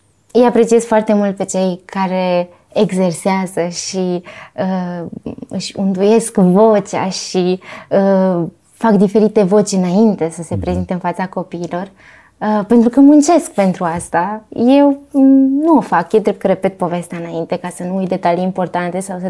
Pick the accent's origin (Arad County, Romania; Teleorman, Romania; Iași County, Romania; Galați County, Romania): Iași County, Romania; Glodenii Gândului; din Glodenii Gândului, județul Iași. Un sătuc plin de viață, culoare, oameni buni, oameni calzi, o biserică extraordinară unde mi-a plăcut mult să cresc. Și dacă aș lua-o de la capăt, același sat l-aș alege.